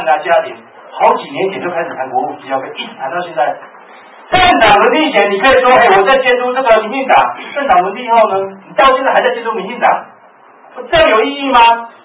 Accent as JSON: {"language": "Chinese", "country": "Taiwan", "said": "我是台湾人嘛"}